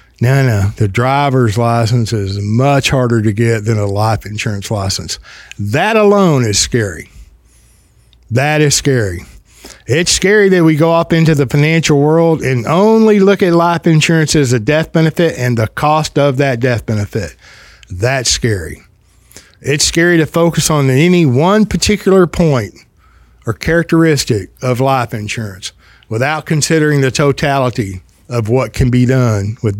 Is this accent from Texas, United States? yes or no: yes; Texas, United States; I'm from Texas. We're full of hospitality.